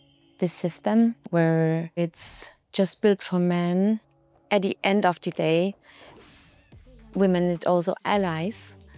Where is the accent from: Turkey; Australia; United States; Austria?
Austria; because I was born here, I'm Austrian, but a lot of people would always ask me, ah, but where are you really from?